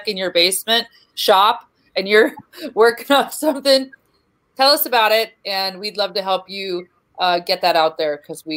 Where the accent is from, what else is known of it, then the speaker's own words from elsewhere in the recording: Oak Ridge, Tennessee, United States; Yeah, Oak Ridge is my alma mater. I grew up in Oak Ridge